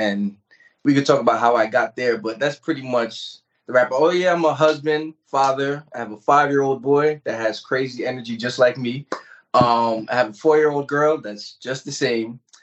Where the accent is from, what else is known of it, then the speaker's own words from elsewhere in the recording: Brooklyn, New York, United States; also born or lived in Long Island; So growing up in Brooklyn, we lived in an apartment, and I knew what it's like going from apartment to moving into a better home, then to moving to Long Island, to actually moving in Long Island, New York, Nassau County, to an actual home.